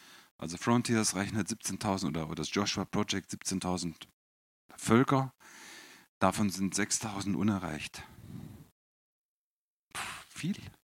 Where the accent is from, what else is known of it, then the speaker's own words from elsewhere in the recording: Northern Germany, Germany; man kann selbst im Schwabenland überleben, als Norddeutscher, ja?